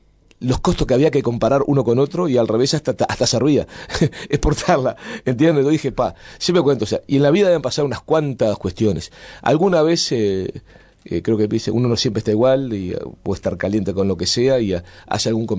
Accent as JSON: {"language": "Spanish", "country": "Uruguay", "said": "yo soy uruguayo."}